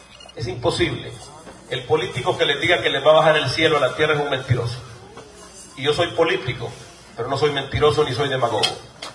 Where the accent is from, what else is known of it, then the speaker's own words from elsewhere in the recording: El Salvador; Lo único que estas manos han hecho es trabajar durante 25 años en mi país. A mí nada me fue regalado. Al igual que ustedes, pasé las necesidades de cualquier salvadoreño.